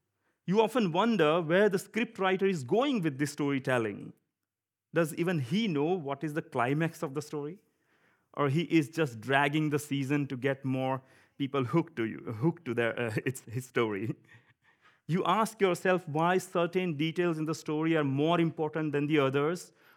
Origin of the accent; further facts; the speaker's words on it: India; accent: Indian; so yeah, I'm an Indian. My accent is Indian. I look Indian, so obviously, yes.